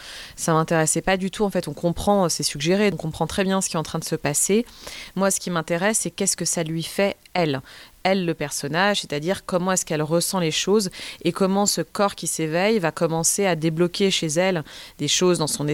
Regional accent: France; Moi en grandissant en France, en étant algérienne et en étant tout aussi française d'ailleurs

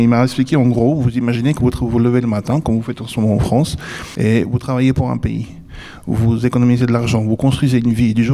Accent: Switzerland; J'ai gagné des prix avec chez moi en Suisse

